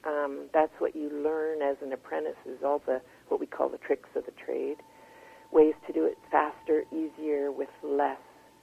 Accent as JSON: {"language": "English", "region": "Quebec", "country": "Canada", "moved": "yes", "said": "I came from Quebec in 1970"}